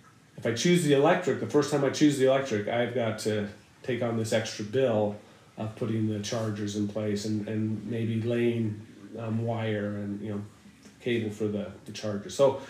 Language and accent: English; Preston, Idaho, United States; I grew up in Preston, Idaho.